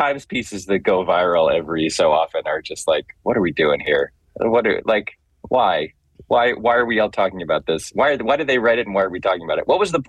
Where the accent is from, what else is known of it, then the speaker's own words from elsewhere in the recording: Ann Arbor, Michigan, United States; born there; I'm a Michigan fan. I was born in Ann Arbor.